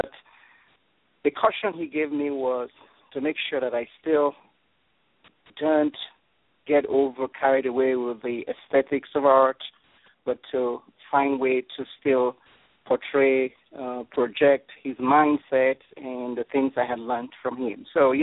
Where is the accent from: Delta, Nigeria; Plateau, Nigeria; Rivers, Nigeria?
Delta, Nigeria; Eku; That's correct. I was born in the southern part of Nigeria. It's called Eku Delta State.